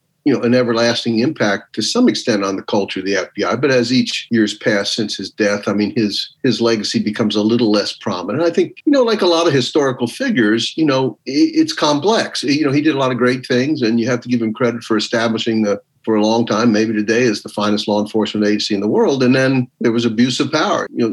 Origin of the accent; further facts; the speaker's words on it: Florida, United States; I got transferred back to my hometown in Florida.